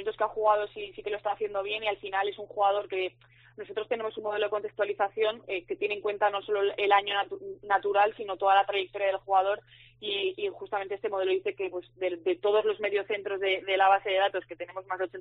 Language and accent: Spanish; León, Castile and León, Spain; Pues yo soy de León, así que estoy cerquita.